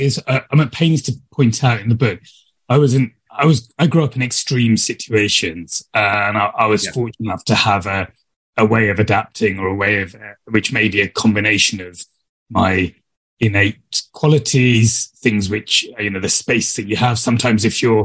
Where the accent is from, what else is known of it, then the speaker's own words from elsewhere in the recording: Sri Lanka; moved away; So I grew up in Sri Lanka during that.